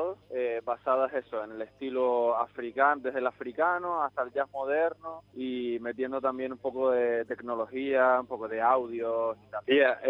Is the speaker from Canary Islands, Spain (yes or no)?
yes; Canary Islands, Spain; de mi isla, que es, como soy de Lanzarote, es una isla volcánica